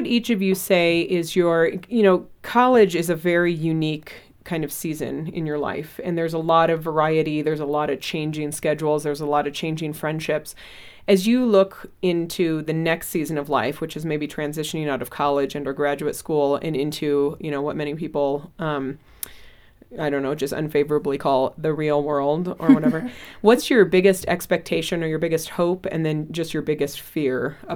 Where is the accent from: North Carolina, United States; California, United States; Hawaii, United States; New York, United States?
California, United States; And quite frankly, I grew up in the Bay Area and … so that is just a connection that needs to be brought to light right there.